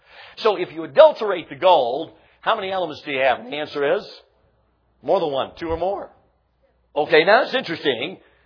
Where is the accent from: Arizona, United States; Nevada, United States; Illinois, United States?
Illinois, United States; Chicago; now in Milwaukee, United States; Now, I'm from Milwaukee, Wisconsin, where I live. I grew up in Chicago.